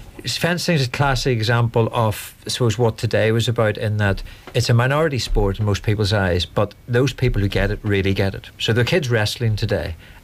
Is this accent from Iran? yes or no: no; Dungannon, Northern Ireland, United Kingdom; born there; certainly when I was born in Dungannon, I didn't have the aristocracy.